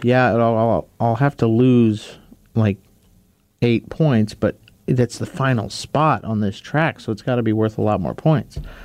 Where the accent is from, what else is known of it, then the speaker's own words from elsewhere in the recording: Nevada, United States; I'm from Nevada.